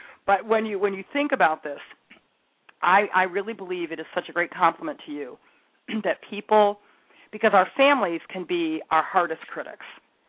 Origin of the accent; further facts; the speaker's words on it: Detroit, Michigan, United States; And believe me, I was born and raised in Detroit myself, so there's a lot here that is absolutely fantastic.